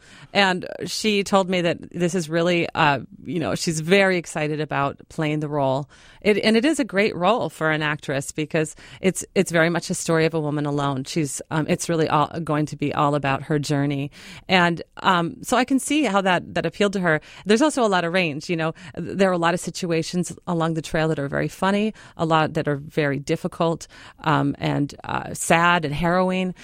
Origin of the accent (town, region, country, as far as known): Minnesota, United States; born or raised there